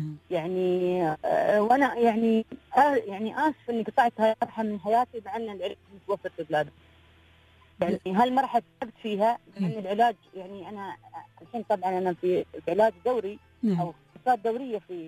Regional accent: Dubai, United Arab Emirates; أنا من دبي.

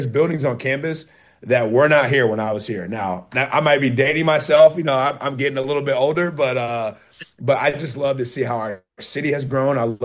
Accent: Alabama, United States; So, when I came here out of high school, I'm from Alabama.

